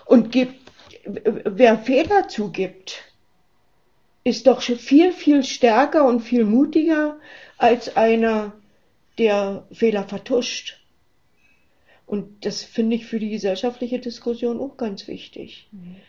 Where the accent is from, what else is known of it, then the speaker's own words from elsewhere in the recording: Frankfurt, Brandenburg, Germany; ich komme auch aus Frankfurt, oder? Sah das ist die ganz östliche Stadt an der Oder. Wenn wir über die Grenze gucken, sehen wir Polen.